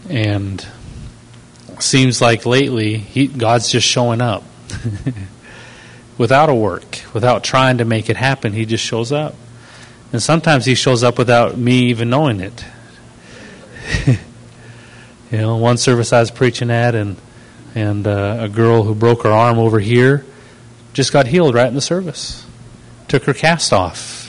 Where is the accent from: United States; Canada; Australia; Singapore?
Canada; You go to Canada and you pick up your. I pick up my accent, and also my sense of humor comes back a little bit. The Canadian style, which is dry. Wonderful to be home.